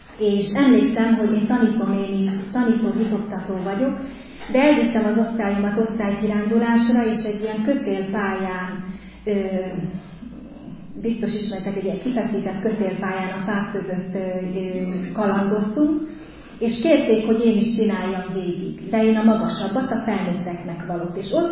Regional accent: Kunszentmiklós, Bács-Kiskun, Hungary; now in Budapest, Hungary; én Kunszent Miklósi származású vagyok, de 13 éve költöztünk föl a hugommal ide Budapestre

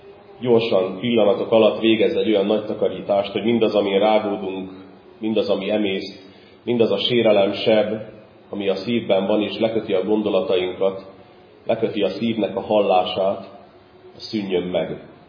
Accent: Zakarpattia Oblast, Ukraine; Kárpátaljáról származom.

